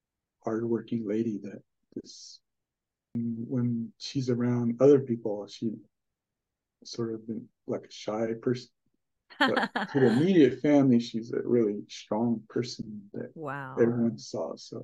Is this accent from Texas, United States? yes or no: no; Black Mesa, Arizona, United States; 6 hours away from where I grew up in Black Mesa, so it's sort of like larger radius, a 500 radius.